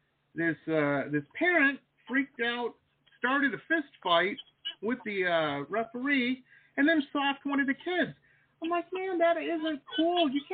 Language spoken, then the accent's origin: English; Detroit, Michigan, United States; I grew up in Metro Detroit, you didn't say a lot of stuff that would get you popped in the socked in the nose, you know?